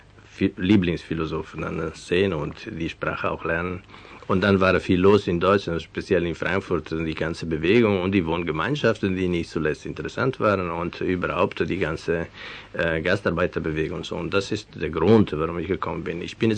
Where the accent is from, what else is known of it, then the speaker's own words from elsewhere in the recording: Veneto, Italy; first language Venetian; German is a second language; Meine Muttersprache ist venezianisch und es gibt eine Tradition, auch bei den Venezianern, auch auf Französisch zu sprechen.